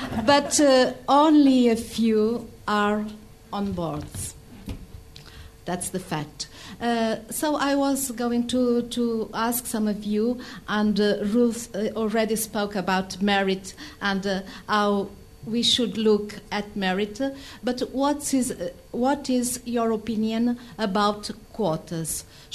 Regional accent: Portugal; I am from Portugal. This is a small country in Europe, only 10 million inhabitants.

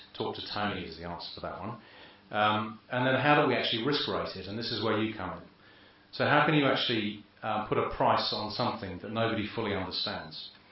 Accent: United Kingdom; Fortunately, being British, I don't have to worry about those anymore because we won't be in Europe next year.

